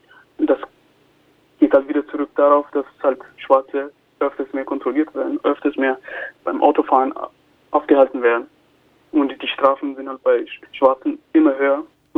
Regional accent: Ethiopia; now in Germany; Ich lebe hier seit 11 Jahren, glaube ich. Ich komme ursprünglich aus Äthiopien. Ich komme von einem Land, was komplett schwarz war und bin halt in ein Land gekommen, was hauptsächlich weiß ist.

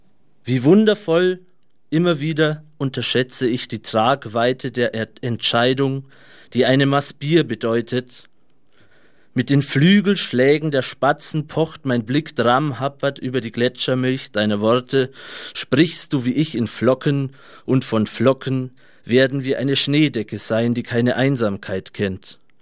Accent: Raitenhaslach, Bavaria, Germany; Ist einer aus meiner alten Heimat, der in Reiten-Haslach, eine sehr alte Klosteranlage

